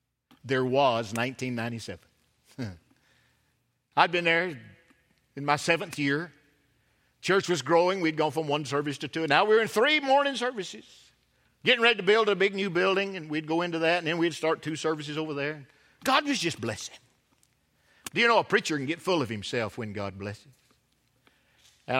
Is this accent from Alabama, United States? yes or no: yes; Pisgah, Alabama, United States; we've been to Pisgah, Alabama. That's my hometown.